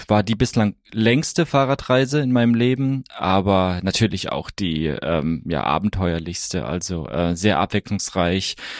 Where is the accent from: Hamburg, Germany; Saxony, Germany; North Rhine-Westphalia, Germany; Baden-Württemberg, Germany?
Baden-Württemberg, Germany; Freiburg; ich bin tatsächlich mit 15 von Freiburg, wo ich aufgewachsen bin, ans Mittelmeer gefahren.